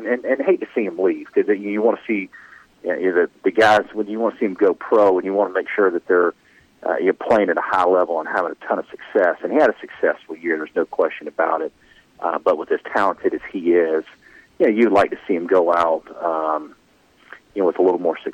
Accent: Georgia, United States; I grew up in Gwinnett County and have an opportunity to play at the University of Georgia

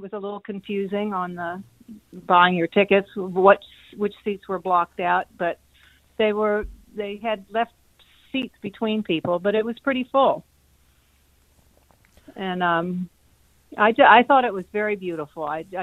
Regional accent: San Antonio, Texas, United States; And I'm originally from San Antonio, and a very, very Hispanic city, even though I'm an Anglo.

